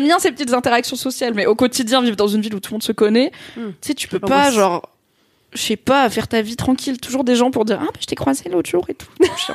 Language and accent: French; South-East, France; moi, j'aime bien les petites villes, notamment du sud-est, puisque c'est là où j'ai grandi.